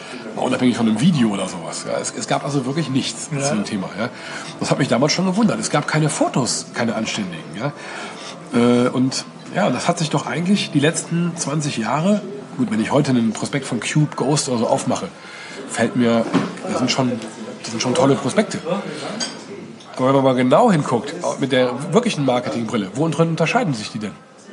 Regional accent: Oberwinter, Rhineland-Palatinate, Germany; Und ich bin also südlich von Bonn in einem Dorf namens Oberwinter groß geworden.

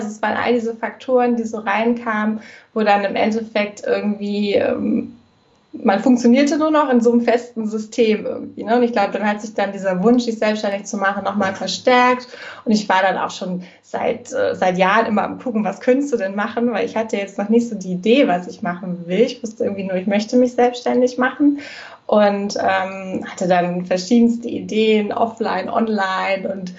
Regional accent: Hamburg, Germany; born or raised there

